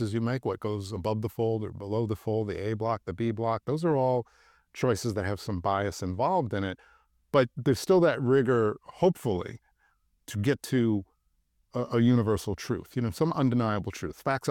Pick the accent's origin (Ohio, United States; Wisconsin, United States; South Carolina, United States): Wisconsin, United States; the things that I wasn't exposed to growing up in Wisconsin, identities and orientations and things like that.